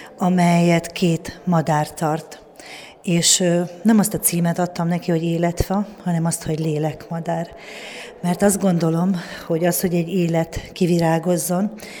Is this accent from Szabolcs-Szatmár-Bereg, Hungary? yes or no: yes; Tunyogmatolcs, Szabolcs-Szatmár-Bereg, Hungary; Én egy Szabolcs megyei kisfaluból, Tunyog-Matolcsról származom